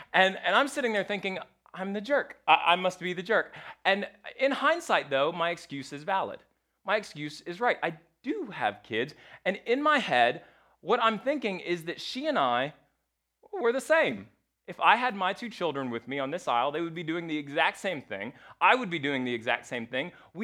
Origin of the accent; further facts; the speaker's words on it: Mexico; about, you know, being from Mexico. And so one of us, it's not uncommon to say, de donde eres, where are you from?